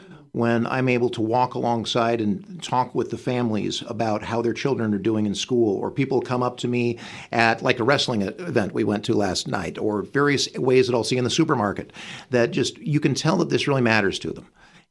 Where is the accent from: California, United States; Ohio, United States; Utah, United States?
Utah, United States; Salt Lake City; I grew up in Salt Lake City.